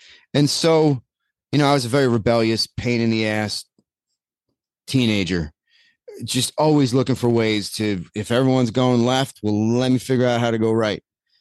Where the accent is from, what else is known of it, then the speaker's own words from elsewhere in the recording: New Jersey, United States; I grew up in Northeastern New Jersey, so there's a lot of like Italian.